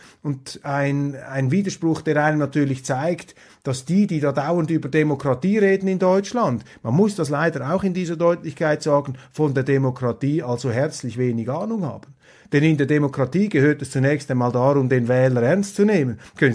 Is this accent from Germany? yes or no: no; Switzerland; aber das sage ich Ihnen als Schweizer